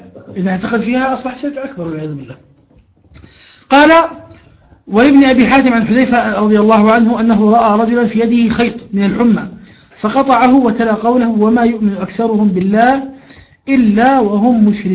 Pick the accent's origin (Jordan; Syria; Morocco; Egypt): Jordan; وأنا صغير سبحان الله رأيتها في إحدى القرى عندنا في الأردن في قرى عجلون